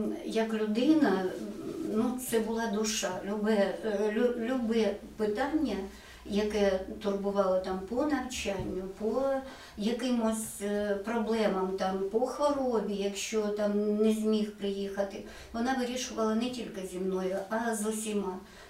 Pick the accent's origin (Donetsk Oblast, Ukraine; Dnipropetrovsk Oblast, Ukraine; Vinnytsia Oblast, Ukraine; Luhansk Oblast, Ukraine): Luhansk Oblast, Ukraine; Pidhorivka; бо я знала, що це Підгорівка, це моє рідне село.